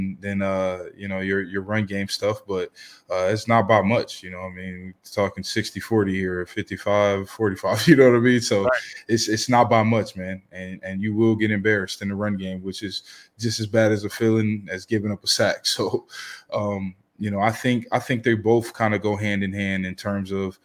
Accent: Maryland, United States; I got drafted to my hometown and I was able to live, you know what I mean, outside of Owings Mills and live in, you know, you by University of Towson, where it's better restaurants and more to do for my family because I'm from there.

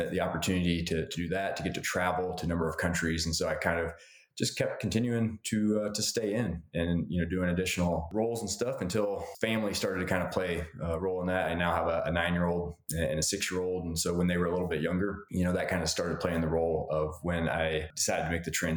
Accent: Missouri, United States; mostly kind of back in Missouri where I grew up near my hometown and things of that nature.

